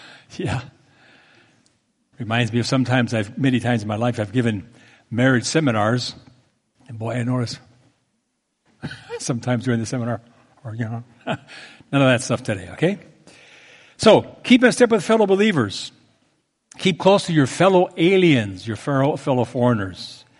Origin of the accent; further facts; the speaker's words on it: Mexico City, Mexico; also born or lived in United States; I grew up in Mexico City, and my parents were missionaries there. I went there when I was 1 year old.